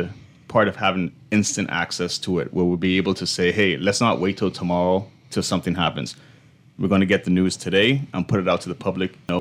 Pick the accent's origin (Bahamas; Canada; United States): Bahamas; because we're from the Bahamas, we have access that no other people would have depending on what country you're in.